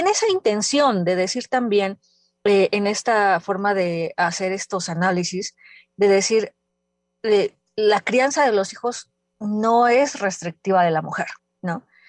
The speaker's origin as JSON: {"language": "Spanish", "country": "Mexico", "said": "soy madre abnegada mexicana."}